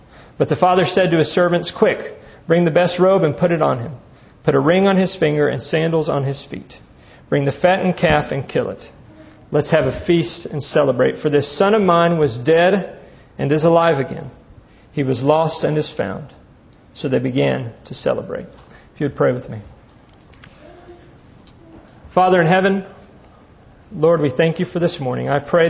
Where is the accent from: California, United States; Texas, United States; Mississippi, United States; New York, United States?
Texas, United States; We grew up in Texas, and so being a good father who buys what most people in Texas buy their two young boys.